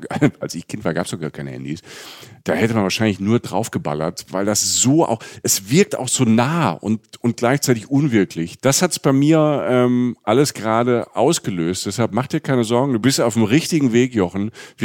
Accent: Rhineland-Palatinate, Germany; Wir waren sehr viel in Frankreich, ich komme aus der Pfalz und dann, da ist man nach Frankreich gefahren

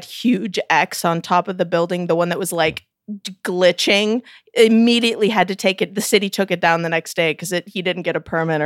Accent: Missouri, United States; Because you ain't getting a name like that in New York City. And I'm like, well, that's true. I'm from Missouri.

